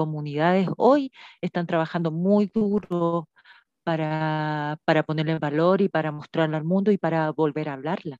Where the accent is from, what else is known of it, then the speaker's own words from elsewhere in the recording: Chuquicamata, Antofagasta, Chile; soy chilena, soy del norte de Chile, de un lugar que se llama Chuquicamata, que es la mina a rajo abierto más grande del mundo, mucha gente la conoce así.